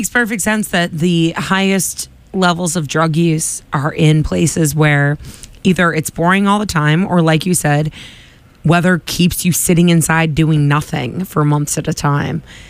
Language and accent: English; Quincy, United States; I grew up in Quincy, I think 20 have died.